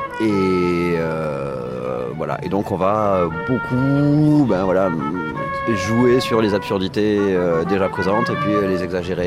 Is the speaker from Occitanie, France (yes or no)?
yes; Toulouse, Occitanie, France; je viens de Toulouse